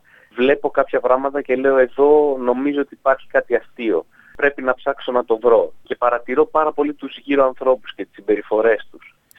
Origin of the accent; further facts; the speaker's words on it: Greece; είμαι ένας κωμικός από την Ελλάδα.